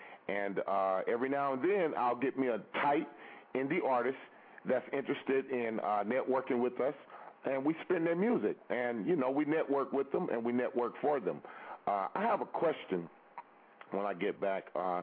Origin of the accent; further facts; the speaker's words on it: California, United States; I'm from California, and medical marijuana is legal.